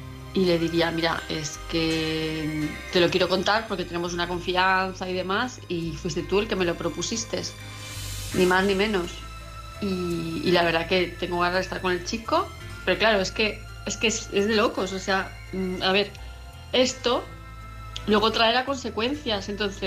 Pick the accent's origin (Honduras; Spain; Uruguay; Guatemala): Spain; Palma, Balearic Islands; de Palma de Mallorca.